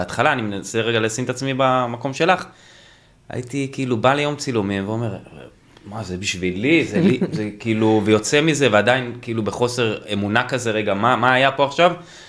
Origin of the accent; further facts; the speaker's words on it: Eilot, Southern District, Israel; now in Beit She'arim, Israel; אני קיבוצניק, אני מעילות ליד אילת.